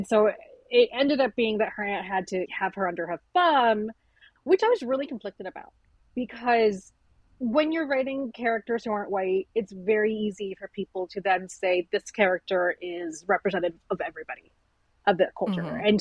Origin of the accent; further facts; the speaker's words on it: Texas, United States; moved away as an adult; now in New York, United States; I was when I was 18 and I moved from Texas to New York.